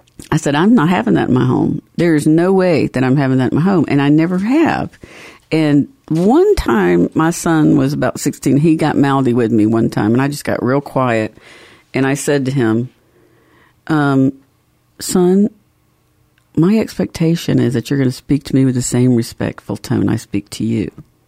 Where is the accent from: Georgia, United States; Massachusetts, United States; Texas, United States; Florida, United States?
Georgia, United States; Yeah, you know, when I was growing up, and we're from the South, I'm from Georgia, and, you know, we have all these sayings